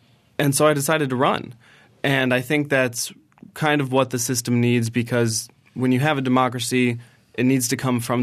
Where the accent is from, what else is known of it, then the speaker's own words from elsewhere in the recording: Florida, United States; born there; I was born in Florida. Unfortunately, my mom became a single mom, and I bounced around the country, moved 16, 17 times, and found my way back for college to Florida State